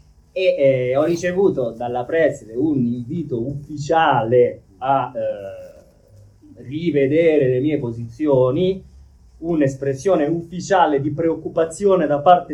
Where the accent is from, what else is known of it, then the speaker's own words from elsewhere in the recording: Milan, Lombardy, Italy; io sono di Milano